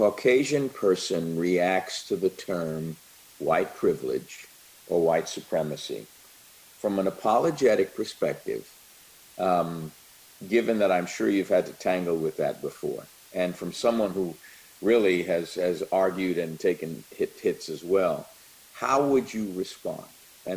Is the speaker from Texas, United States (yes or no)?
no; New York, United States; now in Raleigh, United States; born and raised in New York, eventually moved to Pittsburgh with Bishop Garlington.